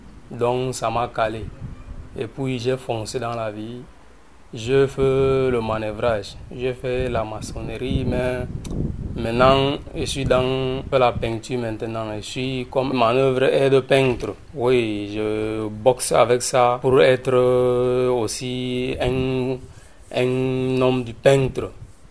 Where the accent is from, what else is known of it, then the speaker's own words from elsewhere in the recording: Gaillac, Occitanie, France; je suis de Gaillac.